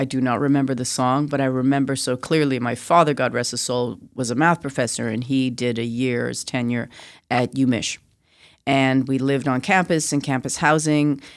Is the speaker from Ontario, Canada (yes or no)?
no; Vancouver, British Columbia, Canada; So I was born and raised in Vancouver. So I was a yellow girl in a white world.